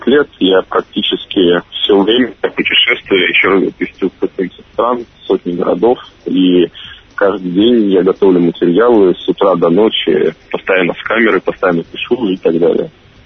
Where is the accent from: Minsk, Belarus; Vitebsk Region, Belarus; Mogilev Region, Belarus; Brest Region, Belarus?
Minsk, Belarus; Ну, я знаю десятки стран и сотни городов, где намного хуже, чем в Минске.